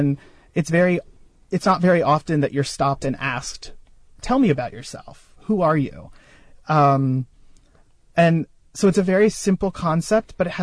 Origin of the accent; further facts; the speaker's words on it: San Francisco, California, United States; also born or lived in New Jersey; I grew up in San Francisco and then we moved to New Jersey and it was a very rural area